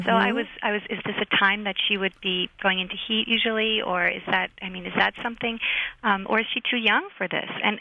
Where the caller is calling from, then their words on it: Annapolis, Maryland, United States; From Annapolis, Maryland.